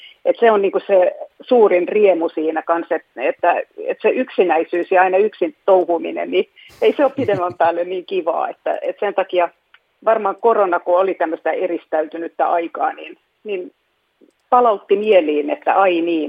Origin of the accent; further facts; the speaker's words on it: Tampere, Pirkanmaa, Finland; first language Swedish; Finnish is a second language; mä asuin nuoruuteni ja kävin koulua Tampereella, Svenska Samskolan, kun mulla on ruotsi äidinkieli